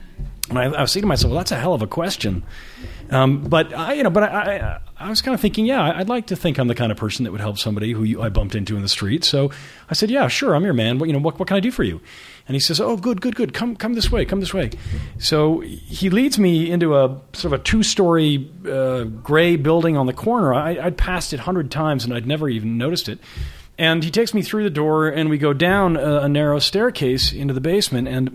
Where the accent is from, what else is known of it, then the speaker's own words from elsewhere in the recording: Boston, Massachusetts, United States; moved away as an adult; now in New York City, United States; I was raised in the Boston area. And I moved to New York City at the age of 25.